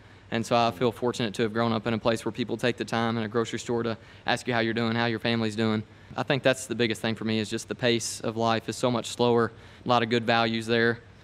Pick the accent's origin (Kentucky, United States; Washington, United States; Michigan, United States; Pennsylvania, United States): Kentucky, United States; Greenville; So I grew up in Muhlenberg County, Kentucky, in Greenville, actually. It's the county seat.